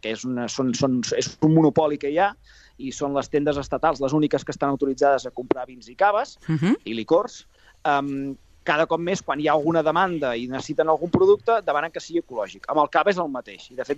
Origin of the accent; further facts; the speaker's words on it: Catalonia, Spain; nosaltres som més catalans que ningú i defensem el producte de la terra